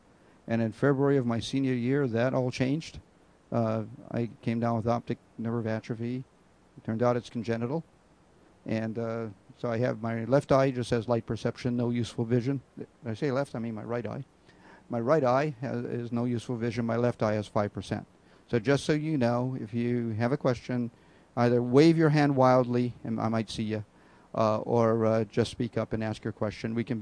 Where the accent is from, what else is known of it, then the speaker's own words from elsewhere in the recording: Hawaii, United States; because when I was born in Hawaii, it wasn't a state yet.